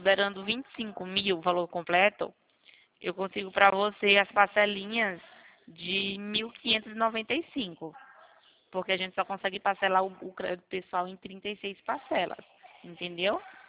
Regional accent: Rio Claro, São Paulo, Brazil; Eu sou aqui de Rio Claro, perto de Campinas, sabe?

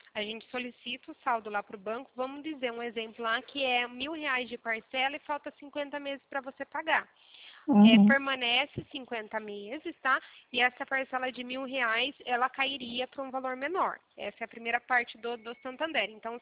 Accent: São Paulo, Brazil; Eu sou do interior de São Paulo

